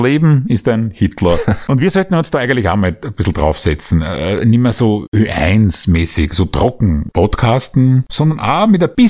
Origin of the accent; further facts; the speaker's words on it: Vienna, Austria; Wie wir bei uns daheim in Simmering gerne lässig sagen.